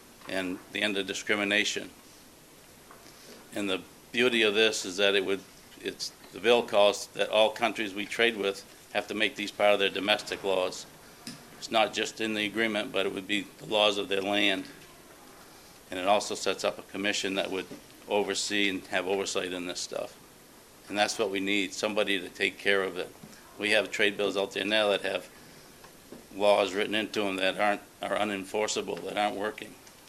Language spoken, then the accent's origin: English; Ashland, Maine, United States; I can think of friends I grew up with in Ashland who no longer have a mill to go to because of trade deals.